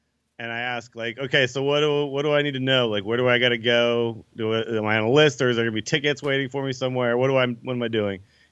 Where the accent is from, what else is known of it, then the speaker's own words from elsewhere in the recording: San Francisco, California, United States; But like, no, when I was growing up in San Francisco